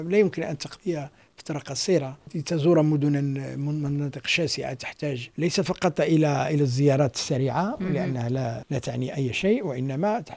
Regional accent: Morocco; فأنا أعتبر نفسي جبليا مدينيا، ولكن في نفس الوقت أنا رباطي أيضا، وأنا فاسي وخريبجي.

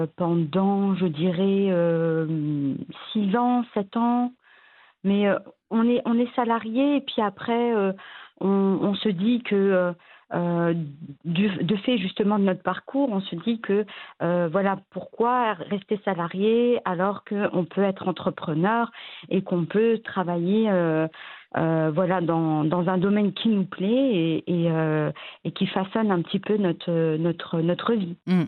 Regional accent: France; also born or lived in Morocco; je suis née au Maroc et je suis partie en France. J'avais un an et demi.

